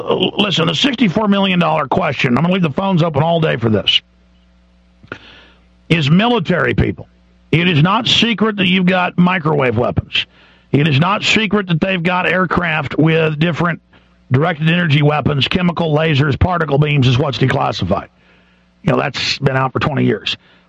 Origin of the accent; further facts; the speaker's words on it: United States; We, I'm an American. It's my government. It's my military.